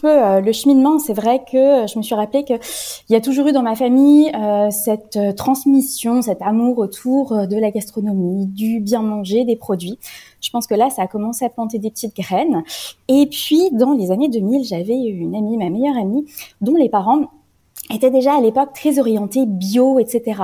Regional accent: France; moved away as an adult; now in Switzerland; Je suis française, j'ai fait mes études en France, et puis j'ai rejoint mon pays de cœur, qui est la Suisse, il y a maintenant une dizaine d'années, où je travaille maintenant.

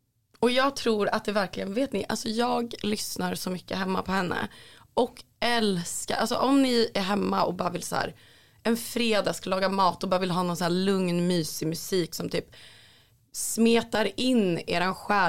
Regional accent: Norrland, Sweden; Det är liksom, it's att jag är från Norrland.

